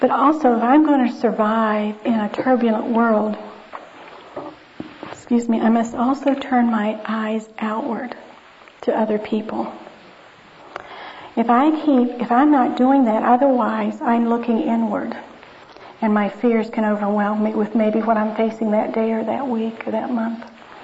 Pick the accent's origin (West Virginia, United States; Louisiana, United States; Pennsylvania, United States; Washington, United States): West Virginia, United States; As most of you know, I grew up in West Virginia, so our front porch faced a mountain.